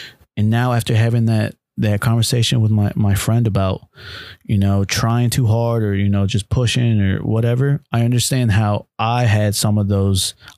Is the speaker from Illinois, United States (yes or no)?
yes; Illinois, United States; also born or lived in Mexico; I was born in Mexico. I was raised here in Illinois, in the Midwest, in a small town around a predominantly large white community.